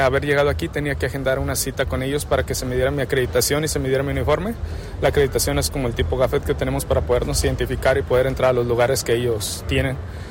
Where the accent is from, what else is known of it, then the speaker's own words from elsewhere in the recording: Amatitán, Jalisco, Mexico; aprovecho para mandarle un saludo al lugar donde soy de Amatitán, Jalisco, y es donde nace el tequila